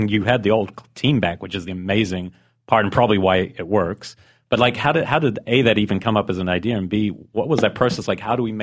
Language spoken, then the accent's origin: English; New Zealand; I mean, I grew up in New Zealand. I saw that film.